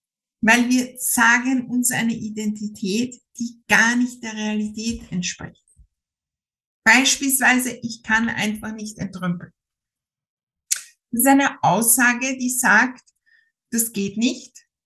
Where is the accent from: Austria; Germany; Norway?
Austria; ich bin Österreicherin.